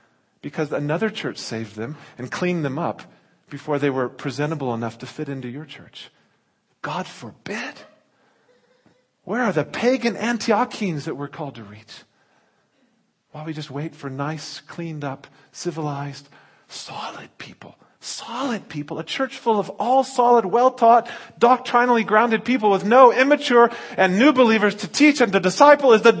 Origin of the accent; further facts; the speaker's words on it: United States; now in South Africa; Oh, you're not from here. Okay, you know, I'm from the States originally. Oh, but you still got the accent. Yeah, 13 years.